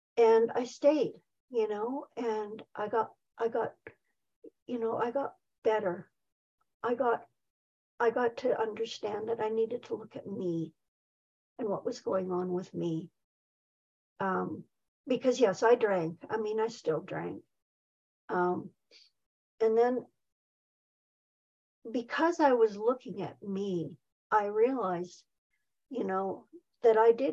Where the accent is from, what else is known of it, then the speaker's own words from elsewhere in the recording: Saskatoon, Saskatchewan, Canada; now in British Columbia, Canada; I do miss my hometown for sure. I get back and visit, but I love it here. And it was also the place where I had my son, you know, and it is the place I've gotten sober. And one of the things when I was back in Saskatoon